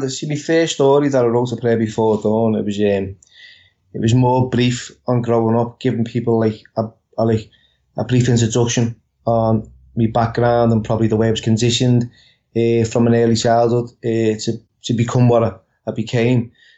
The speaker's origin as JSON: {"language": "English", "town": "Liverpool", "region": "North West England", "country": "United Kingdom", "tie": "born or raised there", "said": "You know, growing up in Liverpool, in the house that I was living in with my dad"}